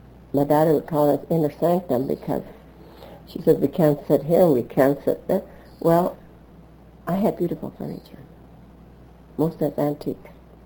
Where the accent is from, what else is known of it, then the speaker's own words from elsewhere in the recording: California, United States; I said, no, I'm from California.